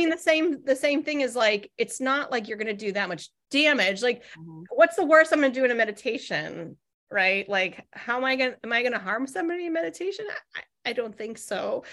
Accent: California, United States; So when I grew up in Northern California, from the age of 2 to 12. So my formative years, I suppose, were, you know, in California.

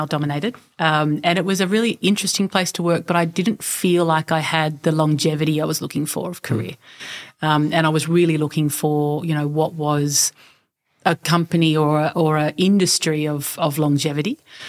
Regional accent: Sydney, New South Wales, Australia; also born or lived in Culburra Beach; I was born down the south coast of New South Wales in this tiny little beach town called Culburra Beach, and then we moved to Sydney before I started school.

